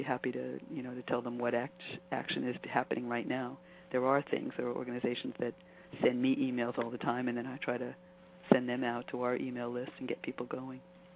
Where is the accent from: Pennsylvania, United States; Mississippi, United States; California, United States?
Pennsylvania, United States; Pittsburgh; But the downside of growing up in Pittsburgh in the Monongahela Valley is exactly what the question you're asking is all about.